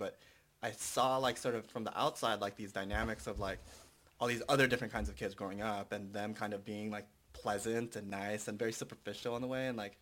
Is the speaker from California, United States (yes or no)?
yes; California, United States; growing up in Orange County, I, like, was kind of an outcast in a way.